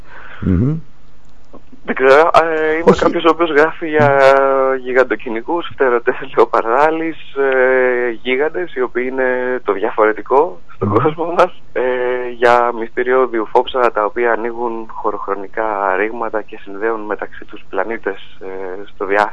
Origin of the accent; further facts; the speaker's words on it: Athens, Attica, Greece; also born or lived in England; στην Αθήνα μετά από 7 χρόνια που ζούσα στην Αγγλία. Mm-hmm. Επέστρεψα στην Αθήνα όπου και μεγάλωσα.